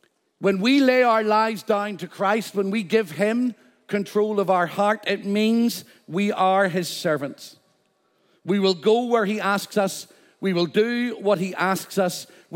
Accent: Northern Ireland, United Kingdom; I'm from Northern Ireland. By the way, you better get used to this accent.

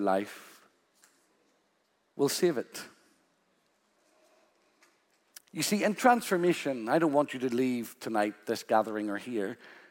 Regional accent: Ireland; No, I'm Irish, but I'm a redeemed man who loves to dance

